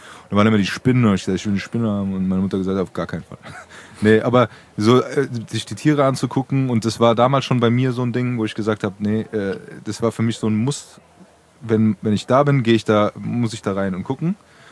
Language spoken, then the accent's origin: German; Frankfurt, Hesse, Germany; ich bin ja auch in Braunheim aufgewachsen